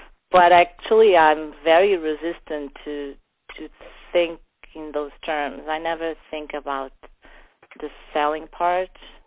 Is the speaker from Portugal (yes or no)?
yes; Lisbon, Portugal; moved away as an adult; also born or lived in New York; Well, I grew up in Lisbon, and I went to New York, after college, some years after college, and I lived there for 15 years